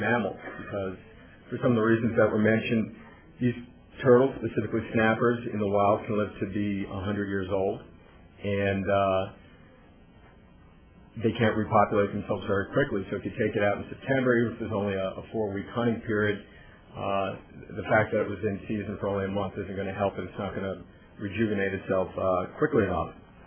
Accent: Dallas, Texas, United States; I'm from Dallas.

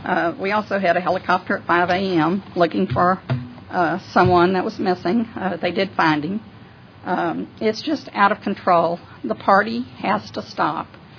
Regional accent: Houston, Texas, United States; we've lived on the river since 1972. We came from Houston, and we were also river guides on the Rio Grande through Big Bend for 30 years

